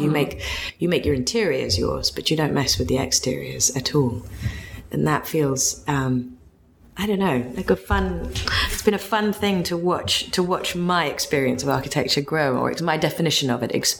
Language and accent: English; London, United Kingdom; now in West Hollywood, United States; I think having been born and raised in London.